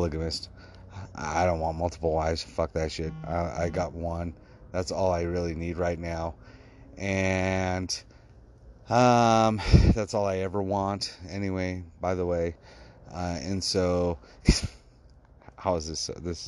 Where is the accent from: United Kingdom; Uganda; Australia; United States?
United States; Idaho; now in Utah, United States; I'm actually from Idaho. No, I'm not a hoe. I'm more of a pimp, maybe. Just kidding. Yes, I'm from Idaho.